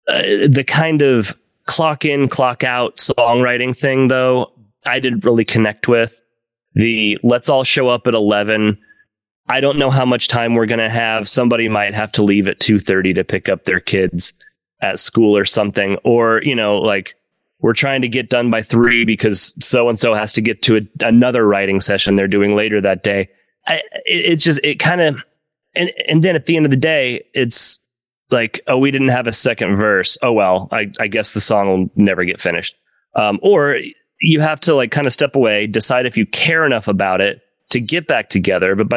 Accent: Oklahoma, United States; moved away as an adult; now in Los Angeles, United States; I tried LA out eventually. I'm from Oklahoma. I stayed there as long as I could, but I did eventually move to LA in 2010.

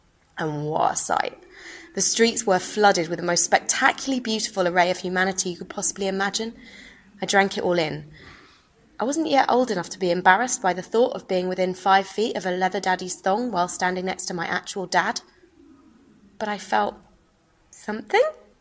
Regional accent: Brighton, South East England, United Kingdom; I'm from Brighton. And Brighton is the gay capital of the UK.

